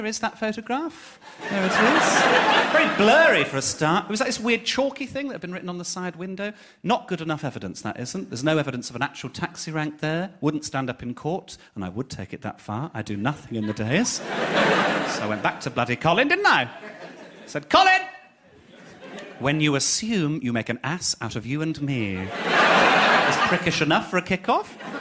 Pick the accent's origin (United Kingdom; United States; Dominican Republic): United Kingdom; Birmingham, West Midlands; So I'm from Birmingham. I'm as surprised as you are.